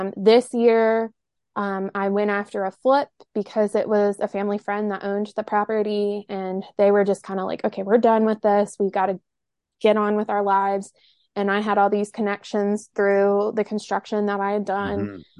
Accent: the South, United States; I'm from the South. I'm a Waffle House girl, but Huddle House is cool too. Grew up going there.

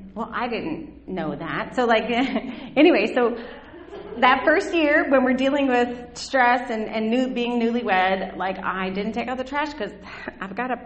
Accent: the South, United States; Okay, I grew up in the South. If you haven't noticed, I might look a little different. But anyway, so I grew up in the South, and we had boy jobs and girl jobs.

